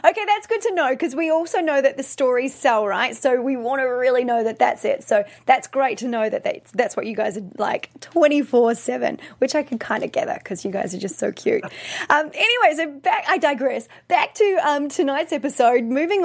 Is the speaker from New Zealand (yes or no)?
yes; New Zealand; I'm a Kiwi.